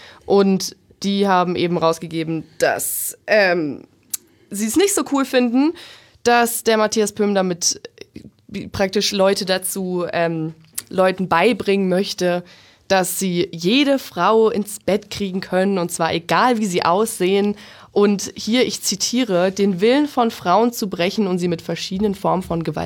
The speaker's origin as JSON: {"language": "German", "region": "Bavaria", "country": "Germany", "said": "Genau, bin ich aus Bayern."}